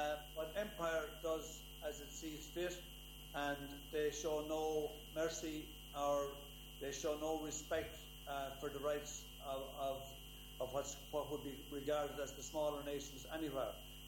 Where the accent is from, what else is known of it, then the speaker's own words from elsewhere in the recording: Ireland; obviously, the fact that I'm Irish, it was something that I found very interesting.